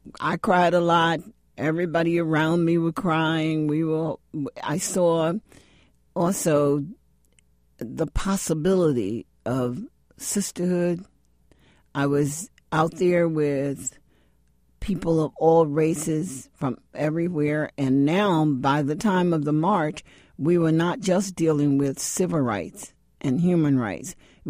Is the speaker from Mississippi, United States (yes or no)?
no; Georgia, United States; I was from Georgia, and the way that the communities are built, we are still building black communities in the country.